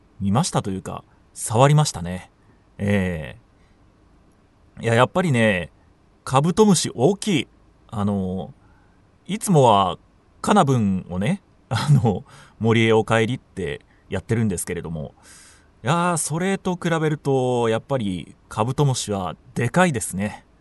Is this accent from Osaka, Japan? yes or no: no; Hikone, Shiga, Japan; 出身が同じ地元滋賀県なんですね。